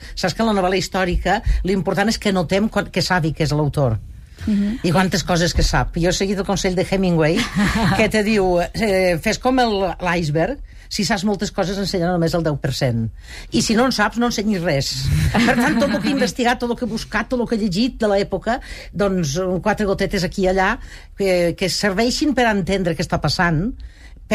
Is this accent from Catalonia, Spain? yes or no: no; Valencian Community, Spain; a veure, jo soc valenciana